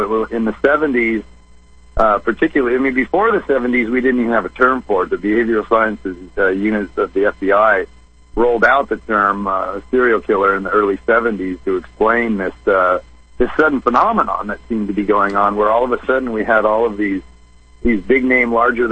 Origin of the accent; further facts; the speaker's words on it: Torrance, California, United States; I was born and raised in Torrance, which is one of the beach cities bordering on Manhattan Beach down there.